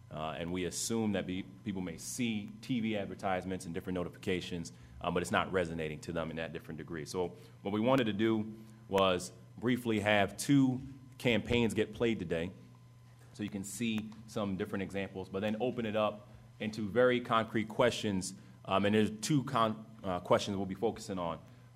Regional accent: Bronx, New York, United States; For personal and professional context, I'm born and raised in the Bronx, New York.

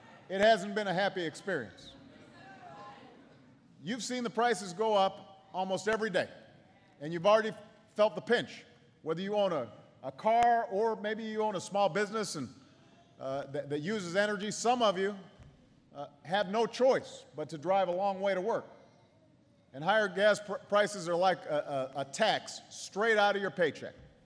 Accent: Chicago, Illinois, United States; Now, I am from Chicago. So you know a little snow was not going to keep me away.

